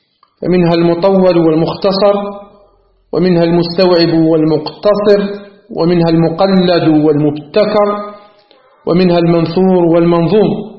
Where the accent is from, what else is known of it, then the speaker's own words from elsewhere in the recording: Algeria; من علماء بلدنا الجزائر